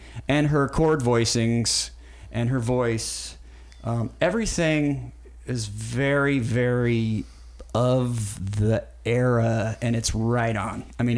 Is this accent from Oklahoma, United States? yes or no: yes; Oklahoma, United States; growing up in Oklahoma, and it was like the 70s, and like, you know, they had two new sports teams. They had the Seahawks and the Mariners in the mid-70s. And I was born in 69